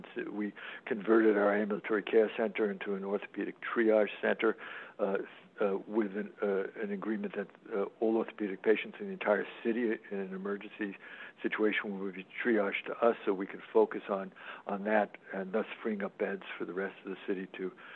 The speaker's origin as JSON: {"language": "English", "town": "New York City", "region": "New York", "country": "United States", "tie": "born or raised there", "said": "I am born and bred in New York City, in Manhattan, and just ventured out 4 years for college"}